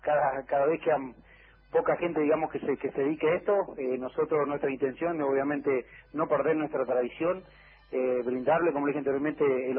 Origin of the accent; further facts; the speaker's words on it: Neuquén, Argentina; a nuestra cultura del norte neuquino, digamos, que tanto nos identifica, digamos, como neuquinos y como argentinos.